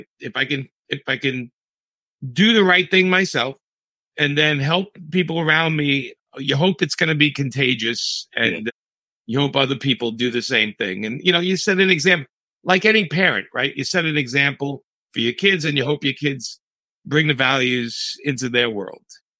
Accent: Brooklyn, New York, United States; When I was a kid, I grew up in Brooklyn, New York, right?

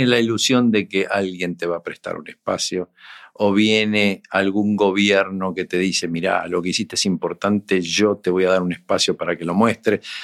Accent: Argentina; como decimos argentinos

